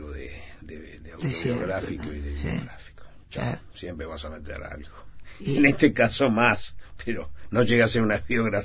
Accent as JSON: {"language": "Spanish", "region": "Montevideo", "country": "Uruguay", "tie": "born or raised there", "also_born_or_lived": "Rivera", "lives_now": "La Paloma, Uruguay", "said": "Provengo de Rivera, estuve 31 años viviendo en Rivera, y anteriormente nací y estuve 35 años aquí, en Montevideo."}